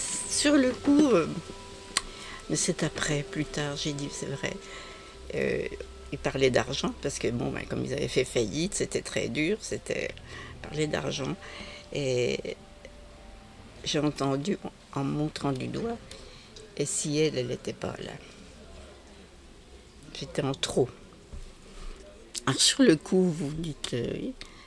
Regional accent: Arbois, Bourgogne-Franche-Comté, France; born there; Je suis née en 1945 à Arbois

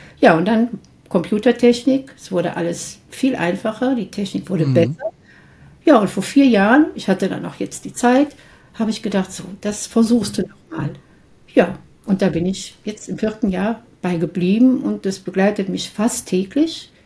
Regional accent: Mönchengladbach, North Rhine-Westphalia, Germany; in meiner Heimatstadt Mönchengladbach, ja, so eine Vorstellung gegeben

